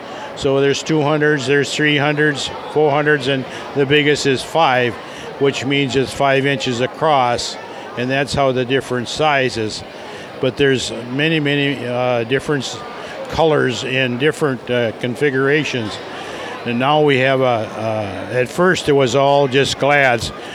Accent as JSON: {"language": "English", "town": "Delano", "region": "Minnesota", "country": "United States", "said": "and I'm from Delano, Minnesota."}